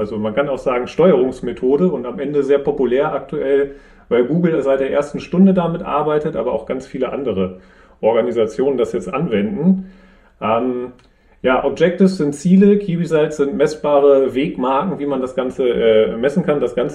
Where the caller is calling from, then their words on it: North Rhine-Westphalia, Germany; Grüße aus dem Münsterland.